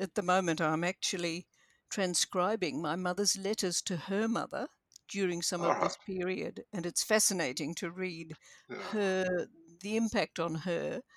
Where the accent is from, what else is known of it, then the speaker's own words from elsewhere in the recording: Bendigo, Victoria, Australia; born there; I was born in Bendigo, in Bishop's Court there, actually, because my mother had to move back home when my father went off to join the army.